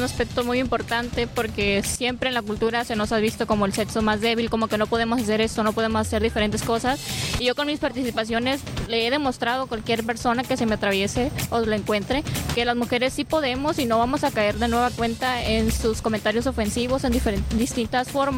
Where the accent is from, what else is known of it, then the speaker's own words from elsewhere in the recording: Santiago, Baja California Sur, Mexico; Soy de Santiago, Baja California Sur, estudio en la Universidad Autónoma de Baja California Sur con sede en La Paz y una licenciatura en Ciencias Políticas y Administración Pública.